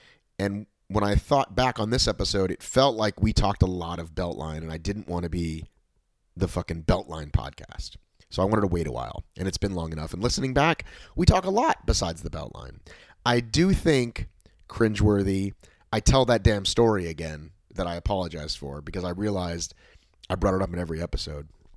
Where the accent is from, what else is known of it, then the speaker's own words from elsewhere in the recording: Boston, Massachusetts, United States; No, of course you can. I'm not from here. Yeah. I'm from Boston, of all places. I'm a damn Yankee, but I love it here. I choose to raise my family here.